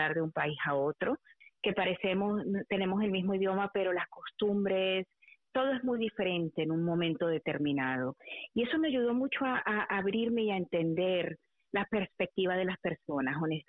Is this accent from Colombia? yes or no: yes; Bogotá, Capital District, Colombia; also born or lived in Quibdó; Bueno, yo nací en Quibdó, Chocó, Colombia, como mencionaste. A los pocos días de nacida, mi familia se fue hacia Bogotá, la capital de Colombia. Y cuando teníamos yo 7 años, nos mudamos para Venezuela.